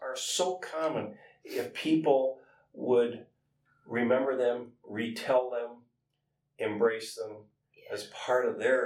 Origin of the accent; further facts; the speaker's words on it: Bismarck, North Dakota, United States; born there; No, I was born in Bismarck.